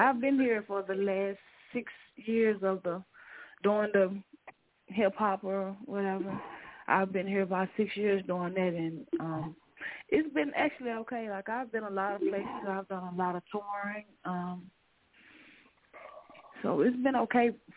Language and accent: English; Mississippi, United States; I'm from Mississippi. Born and raised here.